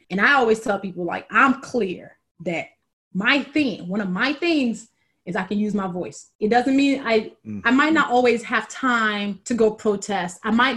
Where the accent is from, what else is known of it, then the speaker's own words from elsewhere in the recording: Chicago, Illinois, United States; Identity-wise, I consider myself a Black woman who is Nigerian. I am also American. I am also a Chicagoan.